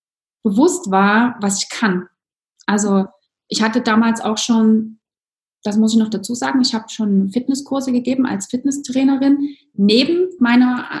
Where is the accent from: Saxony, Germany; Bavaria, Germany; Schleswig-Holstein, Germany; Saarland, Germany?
Saxony, Germany; Zwickau; now in Dresden, Germany; Nein, ich bin tatsächlich in Zwickau aufgewachsen und lebe jetzt seit genau 7 Jahren in Dresden. Nächsten Monat, also im November, werden es genau 7 Jahre.